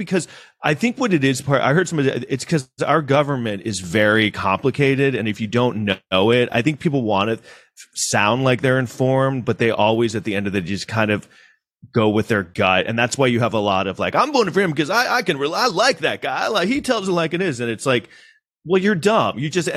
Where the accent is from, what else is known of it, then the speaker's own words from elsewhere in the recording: New York City, New York, United States; I grew up in New York City, so I mean, I always was surrounded by Jews.